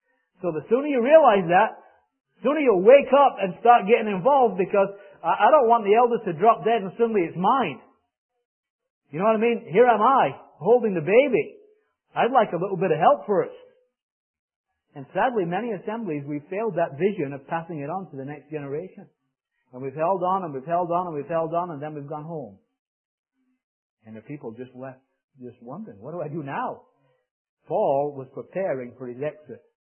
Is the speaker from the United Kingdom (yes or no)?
yes; England, United Kingdom; I'm from Northern England